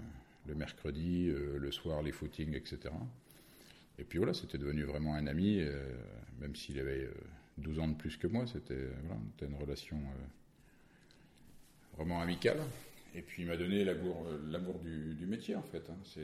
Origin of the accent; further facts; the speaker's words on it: Chagny, Bourgogne-Franche-Comté, France; Moi, je suis natif de Chagny, donc un petit village à côté de Chassin-de-Montrachet, bien connu pour ses blancs. Et voilà, étant collégien dans mon village, en 91